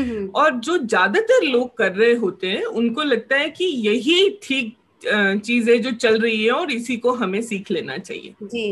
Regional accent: Amravati, Maharashtra, India; तो मैं अमरावती से हूँ, महाराष्ट्र से

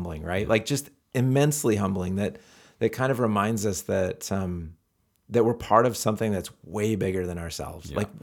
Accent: Rocky Mountains, United States; And I grew up in the Rockies, and we ride our bikes to the rivers and just fish all day.

